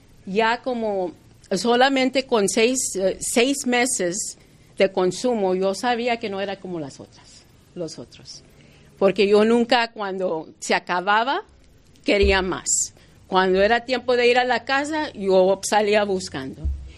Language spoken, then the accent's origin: Spanish; United States; first language English; Spanish is a second language; Yo soy chicana. Yo, mi primer idioma es el inglés y a veces yo invento palabras en español